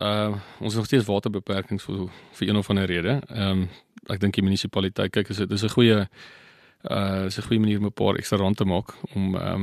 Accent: Barberton, Mpumalanga, South Africa; now in George, South Africa; so ek is van George. Ek is aanvanklik kom ek van Barberton af, wat in die Oos-Transvaal was, 'n baie stadium, Mpumalanga nou.

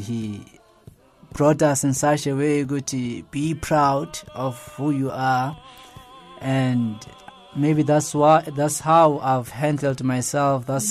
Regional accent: Alexandra, Gauteng, South Africa; I've spent my time, my life, Alexandra. You would say I was born and bred in Alexandra Township

